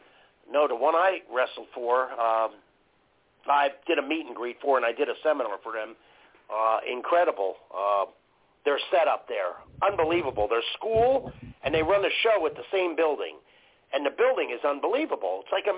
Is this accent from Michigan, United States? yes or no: no; Tampa, Florida, United States; We're from, you got to understand, we're renamed, and I'm from Champa Bay, a.k.a. Tampa Bay, if you will.